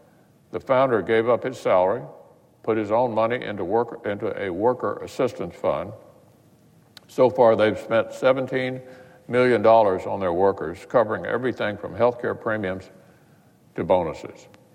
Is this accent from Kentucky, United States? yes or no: yes; Kentucky, United States; My home state of Kentucky is showing us how it's done.